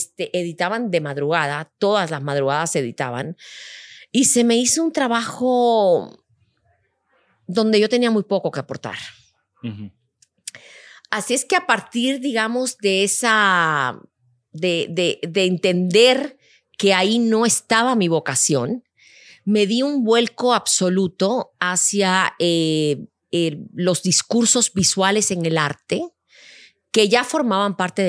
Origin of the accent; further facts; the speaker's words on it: Havana, Cuba; moved away as an adult; now in Mexico City, Mexico; Yo nací en La Habana, Cuba. En La Habana hice todos mis estudios primarios, secundarios, preparatorios e incluso el primer nivel universitario. Y llegué a la Ciudad de México a punto de cumplir 25 años.